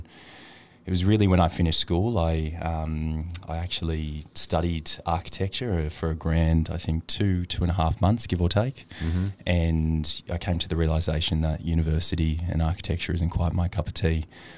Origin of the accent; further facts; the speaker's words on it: Sydney, New South Wales, Australia; I was incredibly lucky to grow up in the eastern suburbs of Sydney